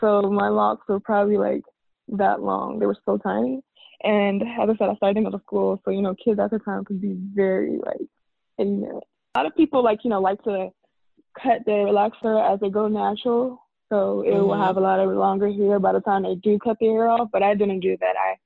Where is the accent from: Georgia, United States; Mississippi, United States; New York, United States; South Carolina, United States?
South Carolina, United States; Columbia; I'm from Columbia, South Carolina. So I came back to the South